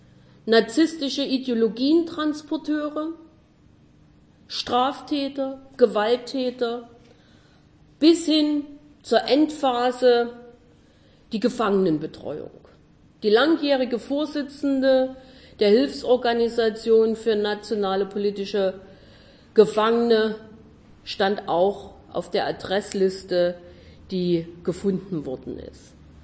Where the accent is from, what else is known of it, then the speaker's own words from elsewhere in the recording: Saxony, Germany; Ich komme aus Sachsen und kann sagen, wir hatten es gut 2000.